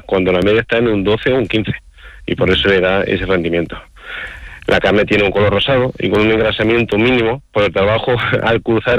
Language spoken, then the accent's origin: Spanish; Cuevas del Campo, Andalusia, Spain; Y entre ellos pues se encuentra mi pueblo, que se llama Cuevas del Campo.